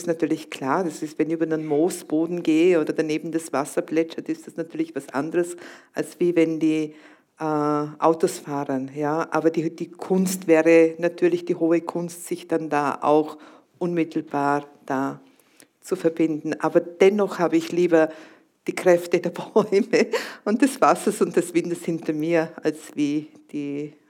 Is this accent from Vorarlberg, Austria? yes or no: yes; Vorarlberg, Austria; ich komme ja aus Vorarlberg und das ist wirklich erzkatholisch und ganz, ganz konservativ.